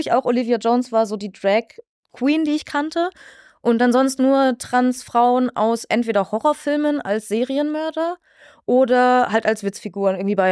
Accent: Ebern, Bavaria, Germany; ich komme ja nicht direkt aus Würzburg, sondern aus, ich mache jetzt einen Callout, aus Ebern. Ebern ist so ein 5000-Leute-Dorf.

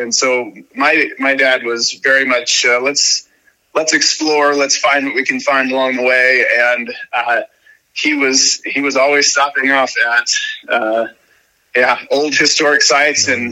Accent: Cameron Park, California, United States; I grew up in a, well, not a super small town, I guess, but a town just east of Sacramento named Cameron Park. So it's in the foothills of the Sierra Nevadas.

